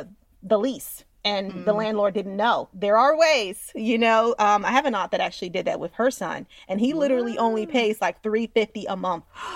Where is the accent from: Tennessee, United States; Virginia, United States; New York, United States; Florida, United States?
New York, United States; Westchester; I'm from Westchester, guys, and Westchester's fancy.